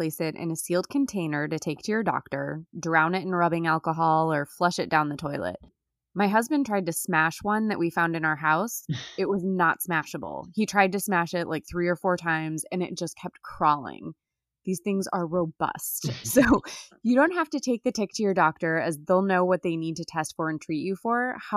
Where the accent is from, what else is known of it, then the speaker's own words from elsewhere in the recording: Indiana, United States; I remember that growing up in Indiana, as soon as it was 50 degrees, I thought it was shorts weather.